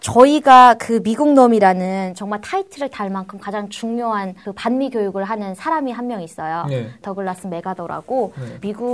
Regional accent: North Korea; now in South Korea; 저도 북한에 있을 때

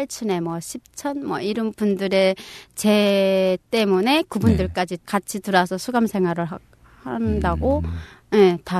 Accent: South Pyongan, North Korea; moved away as an adult; 태어난 지 몇 개월 된 다음에 이제 18호 수용소로 또 삼촌제 때문에 또 갔다고 하네요.

